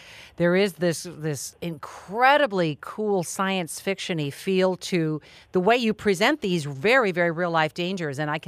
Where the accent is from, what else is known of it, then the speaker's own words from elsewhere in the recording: Michigan, United States; Well, we in Michigan, we've grown up surrounded by the Great